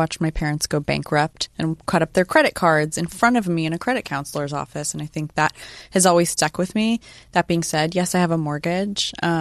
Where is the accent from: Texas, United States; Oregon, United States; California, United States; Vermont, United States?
California, United States; Sacramento; I grew up in Sacramento. It's a lot like Lady Bird depicts.